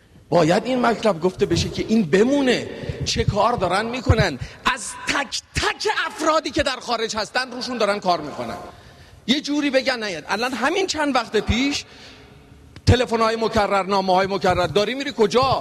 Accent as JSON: {"language": "Persian", "country": "Iran", "said": "دوست دارم بگم از ایران میام اول."}